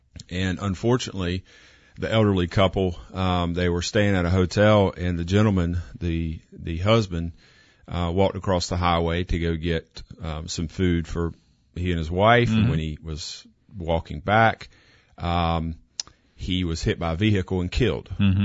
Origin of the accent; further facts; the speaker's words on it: Kinston, North Carolina, United States; I'm from Kinston, grew up there